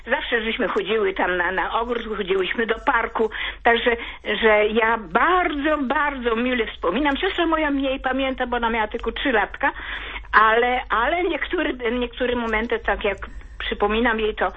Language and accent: Polish; Lviv Oblast, Ukraine; now in Poland; ja pochodzę z Kresów, tam z diecezji lwowskiej.